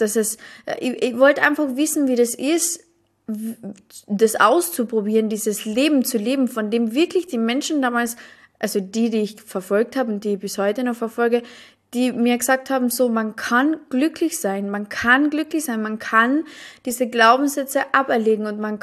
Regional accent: Carinthia, Austria; ich komme aus Kärnten, aus Österreich, aus einem mini kleinen Dorf.

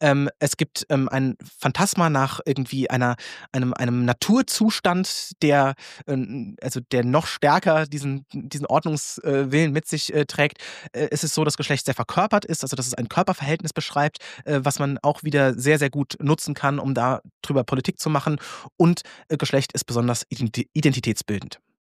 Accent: Austria; Und auch da kann man als Österreicher sagen

